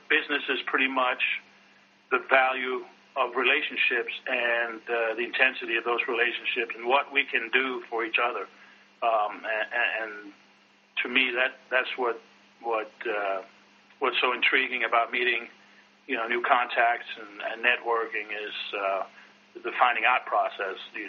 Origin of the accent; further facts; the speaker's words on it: Copenhagen, Capital Region of Denmark, Denmark; moved away; I'm from Copenhagen, Denmark, and I came over here as an exchange student